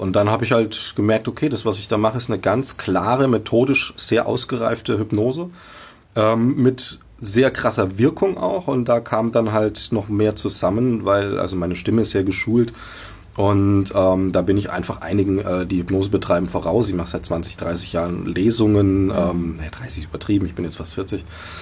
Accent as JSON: {"language": "German", "town": "Würzburg", "region": "Bavaria", "country": "Germany", "tie": "born or raised there", "lives_now": "Leipzig, Germany", "said": "bin gebürtiger Franke in der 7. Generation Würzburger, wohnhaft, mindestens übrigens, das davor weiß man nicht so genau, und seit 5 Jahren in Leipzig"}